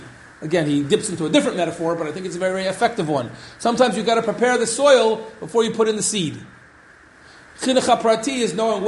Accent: Cincinnati, Ohio, United States; specifically the great moment in history for my hometown, Cincinnati

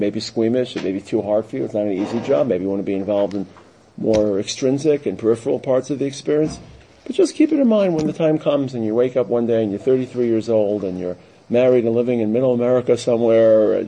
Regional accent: Brooklyn, New York, United States; now in Israel; I come from Brooklyn, so I grew up in Brooklyn in the 70s and 80s, in Flatbush.

